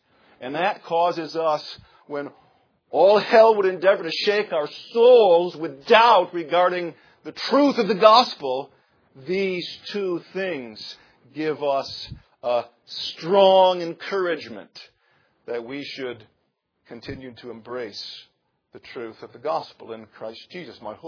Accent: Holland, Michigan, United States; I'm from Holland, Michigan.

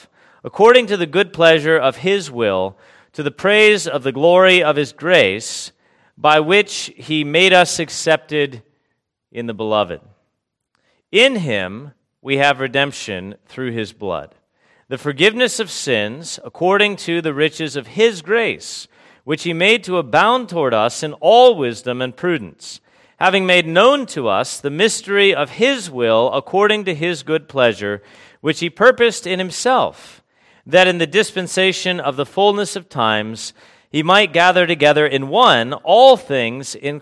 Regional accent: Huntington Beach, California, United States; I am originally from Huntington Beach, California.

